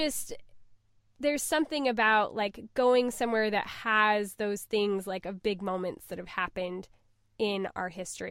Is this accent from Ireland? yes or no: yes; Ireland; I am Irish, so I'd love